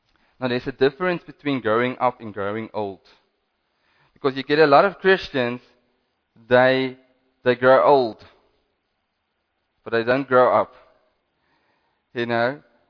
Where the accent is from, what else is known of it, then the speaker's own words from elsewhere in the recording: Western Cape, South Africa; Anyway, yeah, I'm from the Cape, so... That was not really rain.